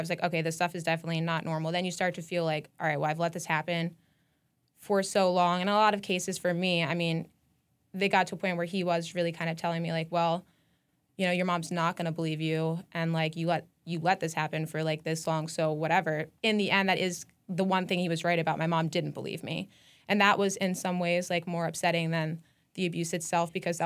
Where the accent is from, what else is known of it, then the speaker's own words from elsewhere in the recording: Daniel Boone, Pennsylvania, United States; So kind of in that general area, like farm town. It's called Daniel Boone.